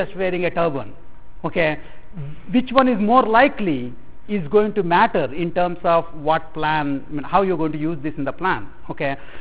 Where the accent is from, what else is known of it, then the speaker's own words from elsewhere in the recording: India; accent: Indian English; You know, I'm from India and I actually speak the Indian English, which is much more grammatical actually.